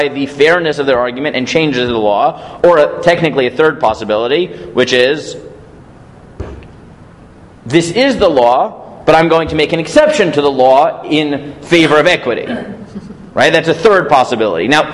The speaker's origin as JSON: {"language": "English", "region": "New York", "country": "United States", "said": "As I say this in Toronto, where my wife's family is from, and I'm from New York, right?"}